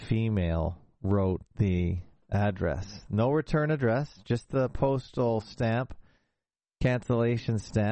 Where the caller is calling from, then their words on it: Toronto, Ontario, Canada; I come to you from the North Shore of Lake Ontarible in Toronto, Ontarible, Canada.